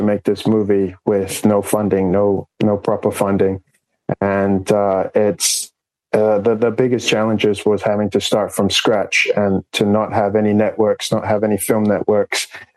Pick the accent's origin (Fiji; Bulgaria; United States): Fiji; Suva, Central Division; And I grew up in Suva, so for me, it was a dream to try and make a feature film set in Suva.